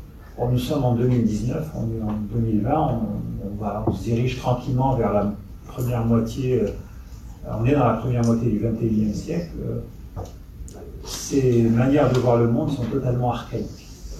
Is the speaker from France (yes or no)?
no; Algeria; en tant qu'Algérien